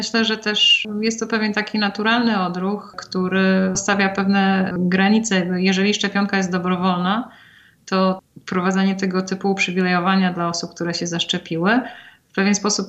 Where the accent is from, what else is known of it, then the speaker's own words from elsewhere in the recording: Białystok, Podlaskie Voivodeship, Poland; Pochodzę z Białegostoku i często tam bywam.